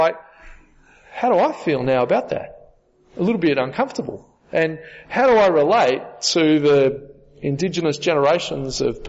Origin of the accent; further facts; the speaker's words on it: Bathurst, New South Wales, Australia; I grew up in Bathurst. Right? Bathurst is a great historical town, the oldest inland city in Australia.